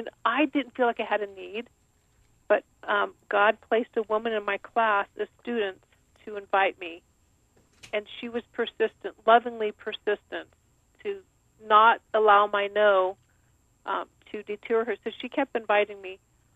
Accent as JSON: {"language": "English", "town": "Sacramento", "region": "California", "country": "United States", "tie": "born or raised there", "also_born_or_lived": "Long Beach / San Francisco", "said": "I was born in Long Beach and moved up to Sacramento and San Francisco area before I was five and spent most of my time in that area until I was in my teens, and then I moved away again."}